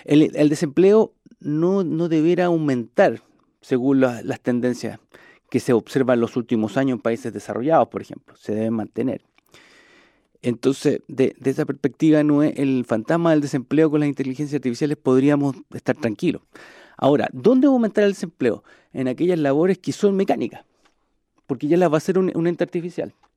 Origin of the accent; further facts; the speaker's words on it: Chile; En mi país existe un concepto que es hacer la pega. Viene de muy antiguo, viene de la época colonial, cuando había un corregidor en lo que era antiguamente la gobernación de Chile